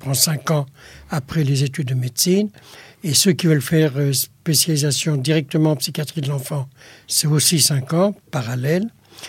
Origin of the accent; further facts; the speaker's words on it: Tunis, Tunis Governorate, Tunisia; born there; Et je suis né à Tunis